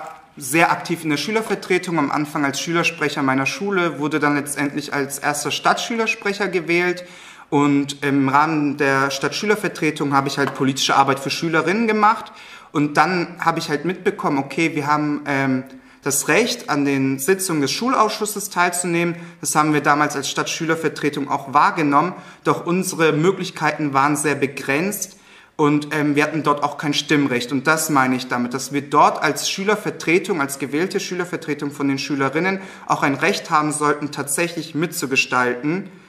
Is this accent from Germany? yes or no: yes; Nuremberg, Bavaria, Germany; ich bin selber ja in der Südstadt geboren, in Lichtenhof, bin dann aufgewachsen in Gebitzenhof-Steinbüll teilweise und auch eben in Lichtenhof und habe mich auch in Hummelstein aufgehalten, also ich kenne mich in der Südstadt ganz gut aus